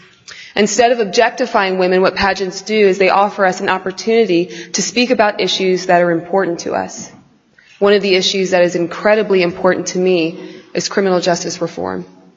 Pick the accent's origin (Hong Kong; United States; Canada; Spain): United States; Charlotte, North Carolina; As the speaker mentioned, I'm from Charlotte, North Carolina, so it's incredible to be back in the state that I call home.